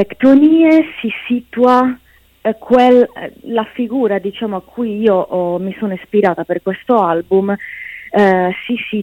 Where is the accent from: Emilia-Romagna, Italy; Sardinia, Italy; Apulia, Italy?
Sardinia, Italy; Sì, dal sud Sardegna, vicino in provincia di Cagliari